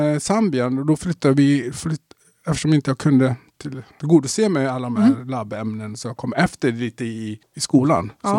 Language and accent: Swedish; Kenya; jag kommer från Kenya och jag är adopterad